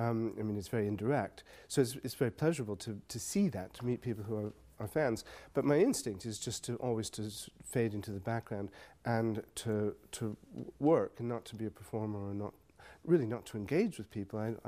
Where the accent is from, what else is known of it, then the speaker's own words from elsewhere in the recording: Des Moines, Iowa, United States; I have a British friend who married a girl from Des Moines, Iowa, my hometown, and he loves Des Moines